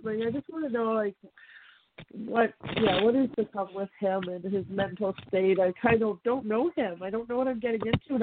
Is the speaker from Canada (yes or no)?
yes; Canada; I'm from Canada.